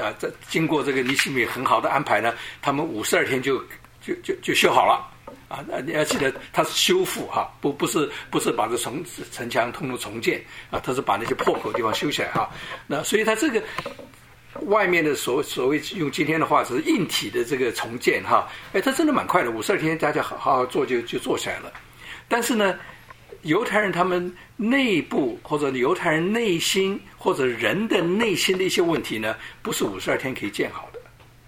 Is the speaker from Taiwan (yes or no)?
yes; Taiwan; 这个希伯来文呢是我们从台湾来的叫母音跟子音